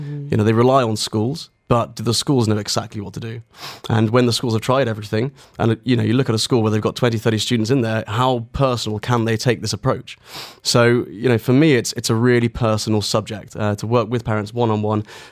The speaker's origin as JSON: {"language": "English", "town": "Aldershot", "region": "South East England", "country": "United Kingdom", "tie": "born or raised there", "said": "I grew up in Aldershot. My family was a military family"}